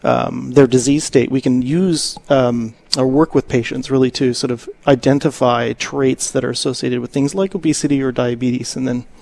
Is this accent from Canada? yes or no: yes; Ontario, Canada; now in Grand Rapids, United States; I'm from Southern Ontario. So we couldn't be further apart